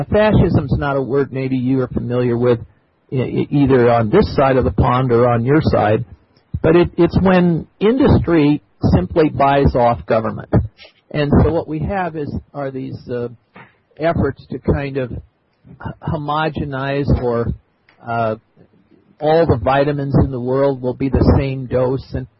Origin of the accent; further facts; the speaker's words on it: California, United States; I'm here from California, and I'm happy to be sharing with you.